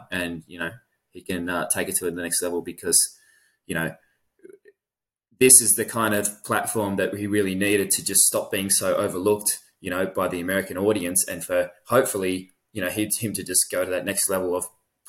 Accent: Australia; it didn't really mean anything as a 10-year-old in Australia, you know, before the internet.

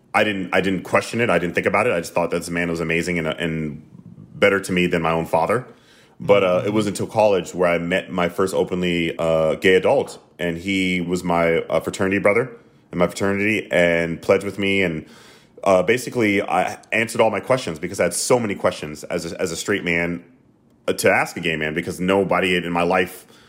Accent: the South, United States; I grew up in the South, where there are a lot of LGBTQ+ people around me growing up even

